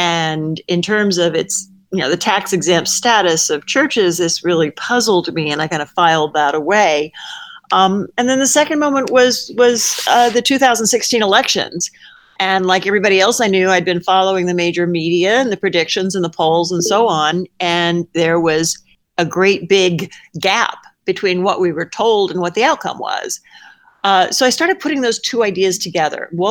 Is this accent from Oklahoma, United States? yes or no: yes; Oklahoma, United States; particularly Texas, Louisiana, and Oklahoma, which is my home state.